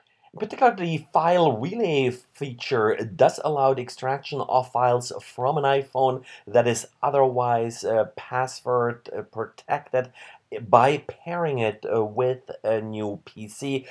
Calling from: Boston, Massachusetts, United States; today I'm recording from Boston, Massachusetts.

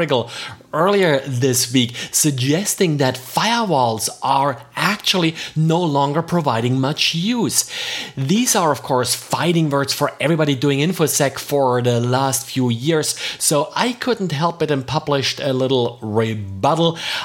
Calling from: Jacksonville, Florida, United States; I'm today recording from Jacksonville, Florida.

